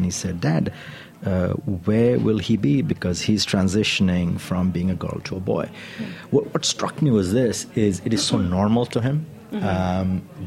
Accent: India; Then I come from India. And in India, we have seen a similar reversal. I'm born into a Hindu family.

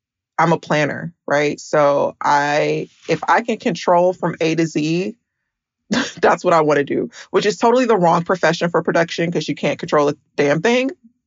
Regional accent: Atlanta, Georgia, United States; I am from Atlanta.

